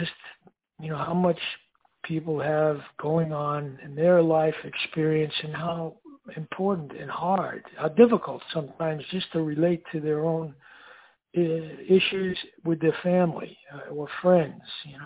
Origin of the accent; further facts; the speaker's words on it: United States; as an American and in different parts of the world